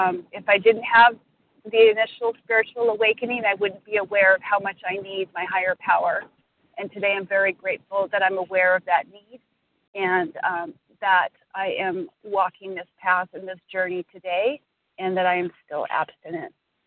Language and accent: English; Washington, United States; I'm from Washington State.